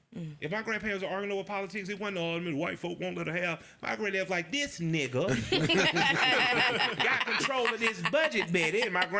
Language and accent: English; Atlanta, Georgia, United States; I grew up in Atlanta, Georgia